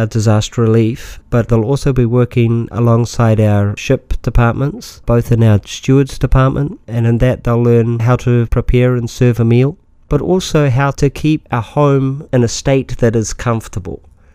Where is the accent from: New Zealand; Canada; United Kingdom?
New Zealand; now in United States; I grew up in New Zealand.